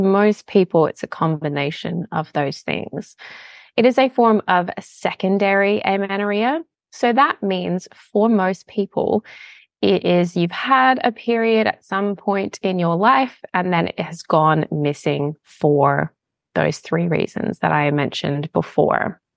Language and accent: English; United States; now in Australia; I'm a dual citizen, so I'm American and I live in the lovely Australia where I now call home.